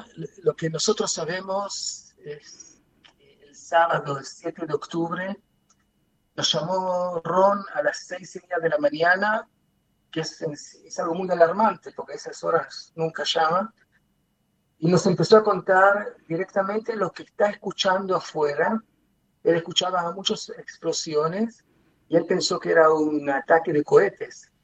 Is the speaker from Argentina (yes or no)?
yes; Argentina; Yo soy argentino con nacionalidad y él también.